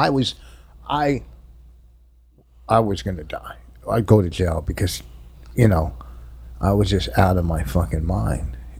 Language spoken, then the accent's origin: English; East Coast, United States; You could tell I was from the East Coast because I'm sitting on the beach with fucking jeans and a fucking T-shirt.